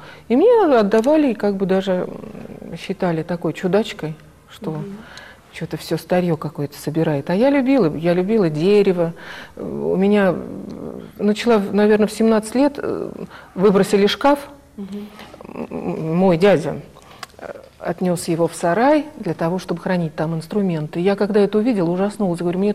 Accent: Tambov Oblast, Russia; born there; я родилась в Тамбовской области, угу. Но предки наши, казачество.

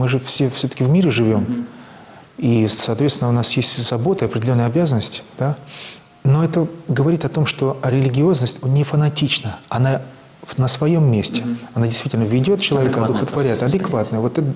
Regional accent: Zakarpattia Oblast, Ukraine; born there; Я сам родился в Закарпатье. Это вообще самая западная точка Украины.

